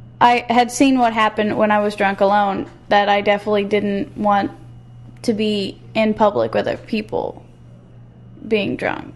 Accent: Evansville, Indiana, United States; Well, I was born and raised here in Evansville.

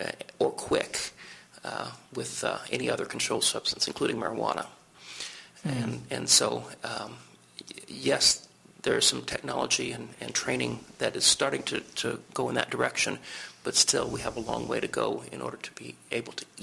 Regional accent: Evansville, Indiana, United States; when I was a kid and I was growing up in Evansville and giving demonstrations on things like cardiopulmonary resuscitation

